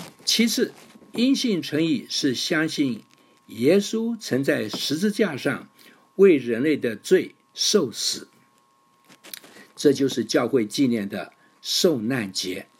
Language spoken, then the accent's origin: Chinese; China; 我们中国人说话喜欢用成语，常用精简的四个字来表达出很丰富的意思